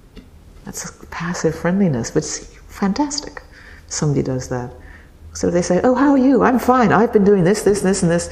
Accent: England, United Kingdom; When I was growing up in England in the 50s, we English had a famous, world-famous race car driver

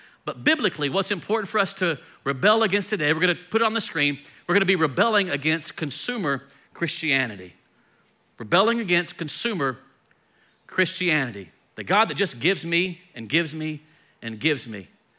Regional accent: United States; How dare you tell me what to do? I'm American.

